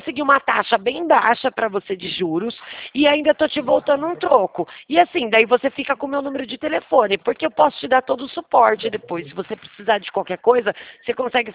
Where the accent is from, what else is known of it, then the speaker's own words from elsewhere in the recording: Rio Claro, São Paulo, Brazil; Não, eu sou de Rio Claro